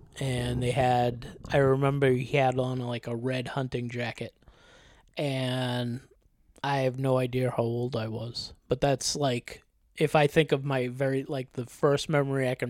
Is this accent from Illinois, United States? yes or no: no; Derry, New Hampshire, United States; born there; find out I was born in Derry, New Hampshire. So all my life I thought I was born in Methuen, and I was actually born in Derry